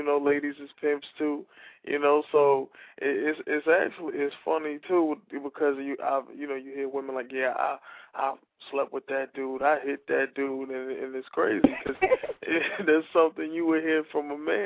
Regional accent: New York, United States; now in Charlotte, United States; I'm from New York, but I'm now in Charlotte.

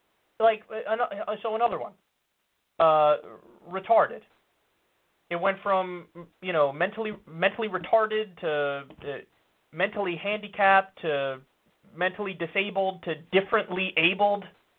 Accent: New Rochelle, New York, United States; me growing up in New Rochelle, New York, you know, the North End is more white, more affluent.

